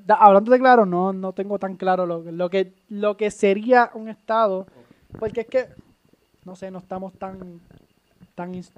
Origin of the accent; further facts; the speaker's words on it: Puerto Rico; también bajo lo que como un puertorriqueño lo vería.